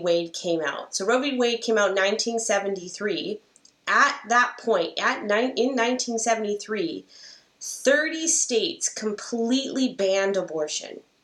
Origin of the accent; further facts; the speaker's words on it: Canada; I'm a Canadian lawyer. I'm not an American lawyer.